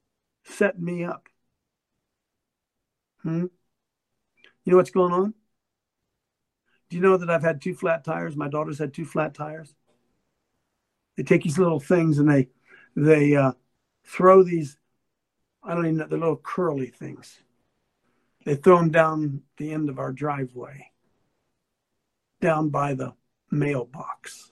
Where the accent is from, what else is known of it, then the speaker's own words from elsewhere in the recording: Columbus, Ohio, United States; I'm from Columbus, Ohio.